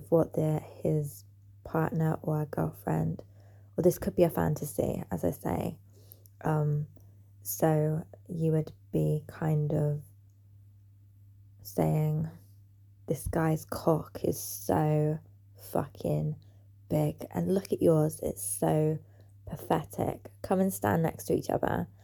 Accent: England, United Kingdom; If you haven't already guessed, I'm from England.

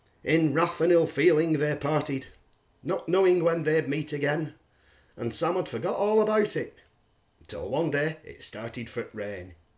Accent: North West England, United Kingdom; So, I'm English, and I'm from a county called Lancashire.

